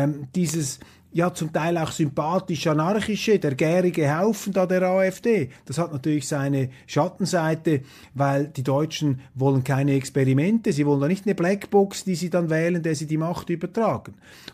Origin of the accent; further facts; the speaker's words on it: Switzerland; für mich als Schweizer, weltoffener Schweizer gewissermaßen